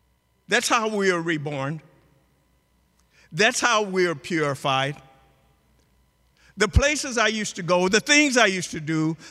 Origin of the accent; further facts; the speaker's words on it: the South, United States; And growing up in the South as a little black boy, some said, he's not even human.